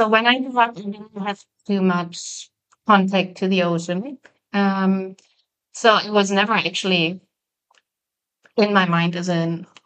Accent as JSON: {"language": "English", "country": "Germany", "said": "I am from Germany."}